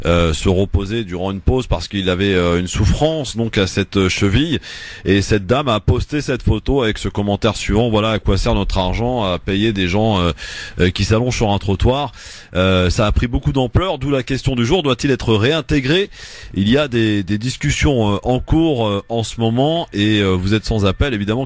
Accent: Montargis, Centre-Val de Loire, France; born there; Vous savez que je suis né à Montargis.

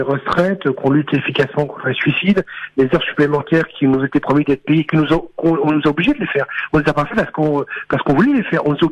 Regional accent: France; Nous sommes des Français.

